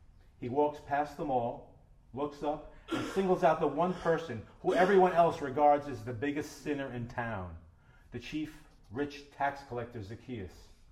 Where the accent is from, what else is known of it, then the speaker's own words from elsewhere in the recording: Staten Island, New York, United States; When I was growing up in Staten Island, we had several sycamore trees on our street, and we had a very, very huge one in our backyard.